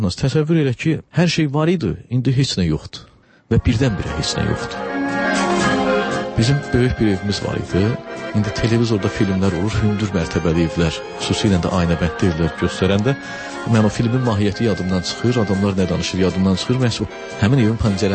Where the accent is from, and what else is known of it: Agdam, Agdam District, Azerbaijan